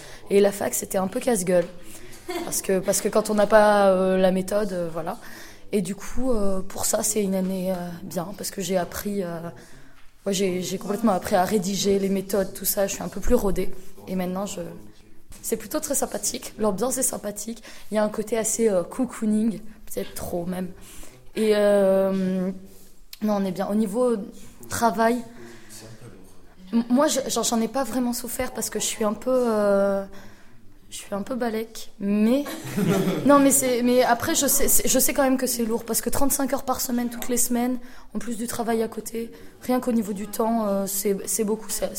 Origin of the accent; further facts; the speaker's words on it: Auvergne-Rhône-Alpes, France; Je viens d'Auvergne et j'ai fait un bac art appliqué.